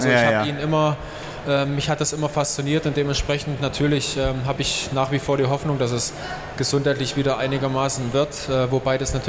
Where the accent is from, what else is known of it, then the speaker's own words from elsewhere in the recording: Saxony, Germany; born there; Ja, also wo ich geboren bin im Erzgebirge, das ist ja noch in den neuen Bundesländern